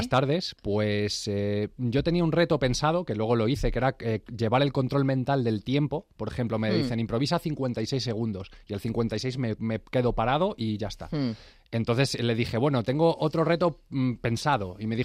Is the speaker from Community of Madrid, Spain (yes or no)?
yes; Fuenlabrada, Community of Madrid, Spain; del de Fuenlabrada, del sur de Madrid. Siempre orgulloso de mi tierra, de mi equipo.